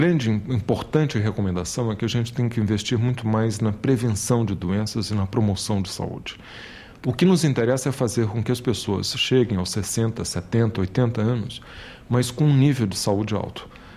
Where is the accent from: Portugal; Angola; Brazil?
Brazil; born there; eu tenho 50 anos e quando eu nasci no Brasil, a esperança de vida era de 42 anos.